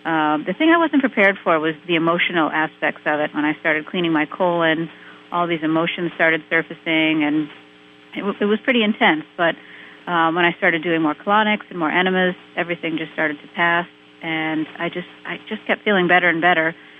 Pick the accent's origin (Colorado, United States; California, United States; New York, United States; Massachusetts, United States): Massachusetts, United States; I grew up here in Massachusetts and, of course, was raised on the standard American diet